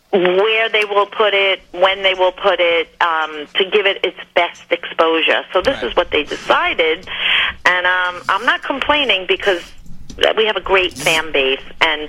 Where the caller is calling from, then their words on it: New York, United States; New York.